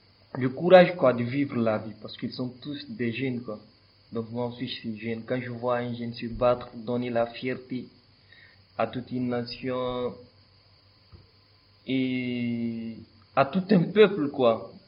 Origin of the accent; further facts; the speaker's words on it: Guinea; now in Clermont-Ferrand, France; Je viens de la Guinée-Conakry et actuellement je loge à Clermont-Ferrand. Là-bas j'habite et je fais ma vie.